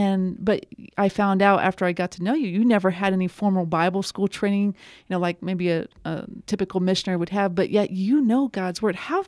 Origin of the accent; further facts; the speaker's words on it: Ohio, United States; That's not my home state. Ohio's my home state. South Carolina is where I served for 7 years, and then I came.